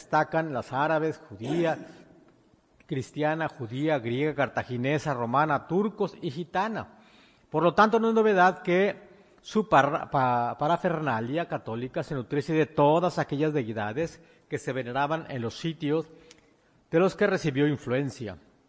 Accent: Xalapa, Veracruz, Mexico; Yo vengo de Veracruz, México, y en particular de la ciudad de Jalapa.

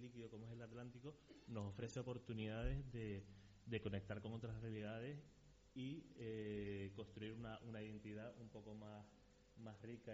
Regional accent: Canary Islands, Spain; nuestra identidad como canarios y como gran canarios

